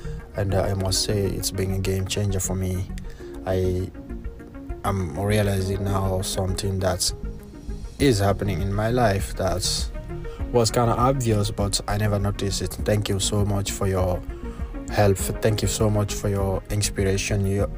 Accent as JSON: {"language": "English", "country": "Guinea", "second_language": "English", "lives_now": "New York City, United States", "said": "I'm from Guinea and I live in New York City."}